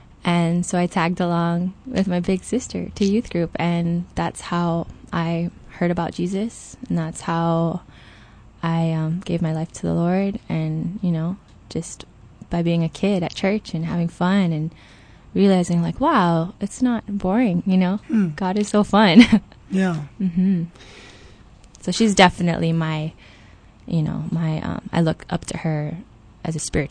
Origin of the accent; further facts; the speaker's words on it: Kauai, Hawaii, United States; It was beautiful. I had the best childhood. Kauai is so beautiful. And it's the best place to grow up.